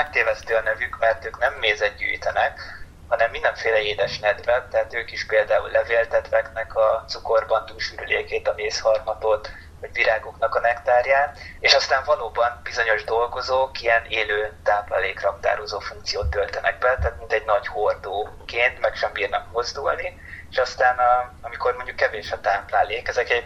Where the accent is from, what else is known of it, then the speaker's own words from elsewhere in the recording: Veszprém, Veszprém County, Hungary; Én egyébként veszprémi vagyok, úgyhogy azért viszonylag közelebb áll a szívemhez a Balatonfelvidék